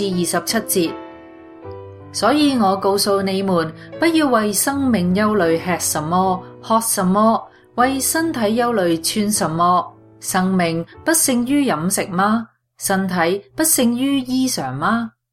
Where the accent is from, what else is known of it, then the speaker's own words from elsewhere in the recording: Yantai, Shandong, China; 我来自山东烟台，2002年信耶稣，至今已经13年了。曾经在2002年在新西兰短期进修，